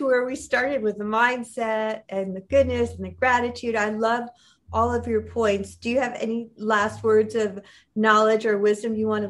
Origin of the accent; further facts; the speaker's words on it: New York City, New York, United States; like I grew up in New York, I'm used to living in a big city.